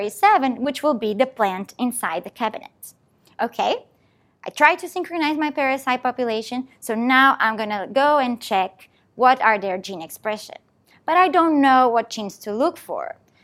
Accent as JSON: {"language": "English", "country": "Portugal", "lives_now": "United States", "said": "So I am originally from Portugal, but I live and work here in the US."}